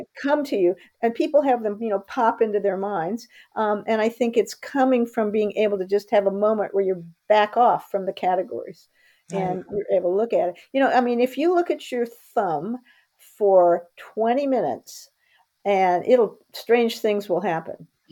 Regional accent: Indianapolis, Indiana, United States; I was from Indianapolis, Indiana, not exactly an exotic place, right? But my dad was in the Army.

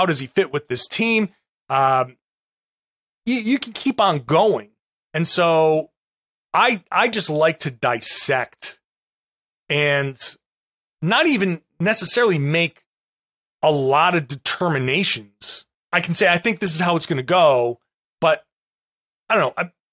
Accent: Rhode Island, United States; I grew up in Rhode Island. I grew up a Celtics fan.

